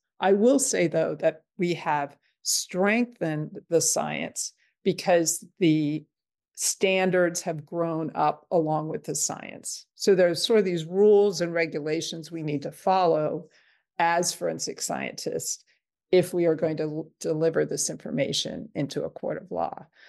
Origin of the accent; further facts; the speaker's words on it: Eaton, Ohio, United States; a serial rape case that I was able to work on in my hometown of Eaton, Ohio.